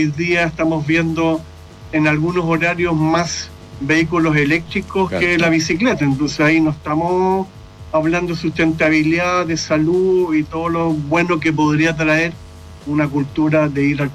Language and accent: Spanish; Valparaíso, Chile; born there; yo soy nacido en Valparaíso. Mi padre era de origen alemán.